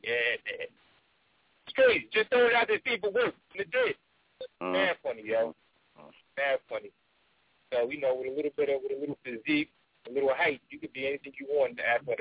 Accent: New York, United States; also born or lived in Atlanta; Like, I grew up in New York, and I lived in Atlanta for like 8 years.

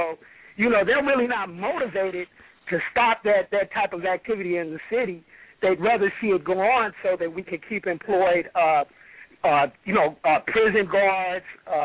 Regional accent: Inglewood, California, United States; I grew up in Inglewood, and from the 70s to the 80s, I could just right off the top of my head name about 30 people that I grew up

